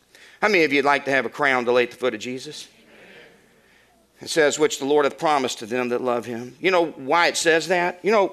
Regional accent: Florida, United States; now in Texas, United States; I remember when I first moved here. Of course, I'm from Florida and we don't have the deer that we have here in Texas.

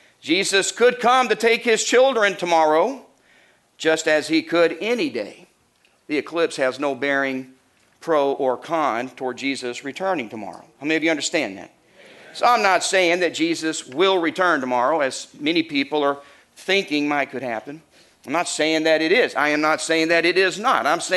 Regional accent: Walnut Ridge, Arkansas, United States; I'm from Arkansas, amen? Born in Walnut Ridge. When the name Nut is in your birthplace, there's only so much seriousness you're ever going to get in life.

